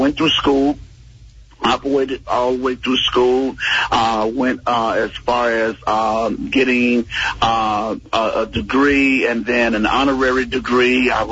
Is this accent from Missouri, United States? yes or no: no; Chicago, Illinois, United States; kid in the Inglewood community in the south side of Chicago. And we had a lot of hard knocks there growing up in Inglewood, seeing a lot of different things.